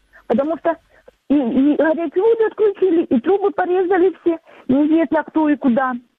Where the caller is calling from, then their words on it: Donetsk Oblast, Ukraine; Здравствуйте, Донецкая область.